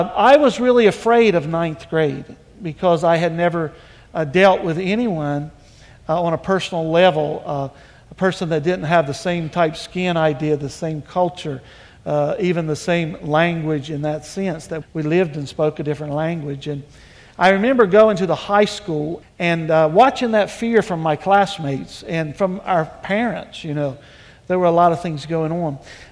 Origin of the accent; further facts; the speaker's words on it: North Carolina, United States; But I was raised in North Carolina on the East Coast in a very segregated county.